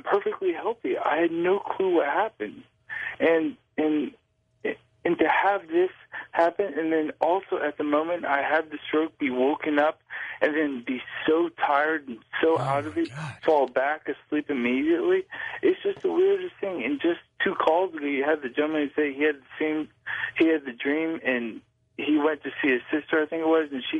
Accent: Destin, Florida, United States; Hey, I'm from Destin, Florida.

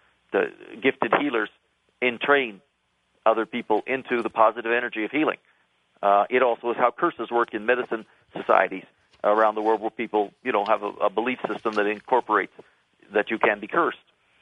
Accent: United States; moved away as an adult; So although I was born in America and, you know, until I was 20 years old, lived always in the United States

